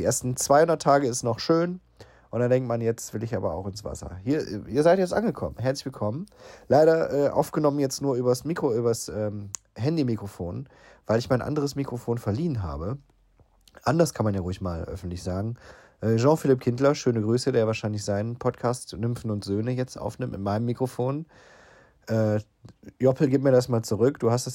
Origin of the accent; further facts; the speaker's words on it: Krefeld, North Rhine-Westphalia, Germany; ich komme ja aus Krefeld.